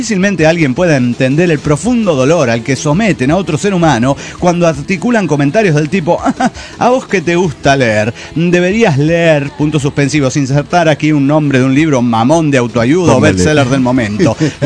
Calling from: Cochabamba, Bolivia; de Cochabamba, Bolivia.

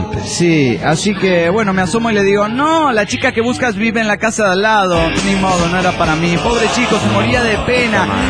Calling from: Guadalajara, Jalisco, Mexico; de Guadalajara, Jalisco, México.

